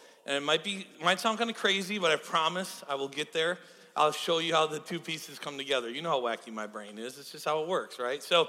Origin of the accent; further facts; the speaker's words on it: Wisconsin, United States; So I'm from Wisconsin. Okay? Like a land lover, okay? There's no ocean.